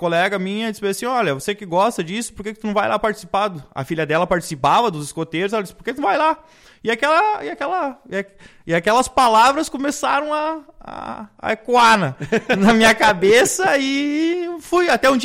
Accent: Ibiraiaras, Rio Grande do Sul, Brazil; acabei trazendo isso de volta para Ibiraiaras, minha cidade natal

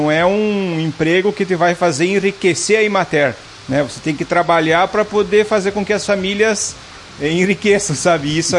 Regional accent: São João da Urtiga, Rio Grande do Sul, Brazil; also born or lived in Porto Alegre; now in Sananduva, Brazil; Eu sou de vários locais, né? Mas eu me criei em São João da Uxiga, né? Depois fui estudar em Porto Alegre e desde 2005 resido em Sananduva

